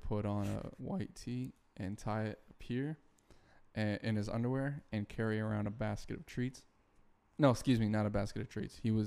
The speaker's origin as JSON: {"language": "English", "town": "St. Petersburg", "region": "Florida", "country": "United States", "also_born_or_lived": "Houston, Texas", "said": "No, I'm from St. Petersburg, Florida, originally, and then I moved to Houston, Texas, and then I moved here."}